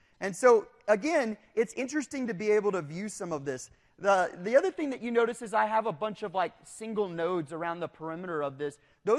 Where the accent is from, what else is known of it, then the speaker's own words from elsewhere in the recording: Dallas, Texas, United States; I'm from Dallas, and these are people from the Gulf Coast area.